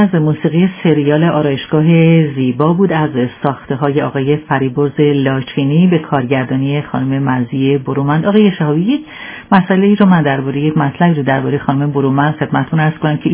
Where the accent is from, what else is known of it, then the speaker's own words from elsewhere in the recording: Iran; از اینجا به عنوان یک ایرانی از ایشون تشکر میکنم.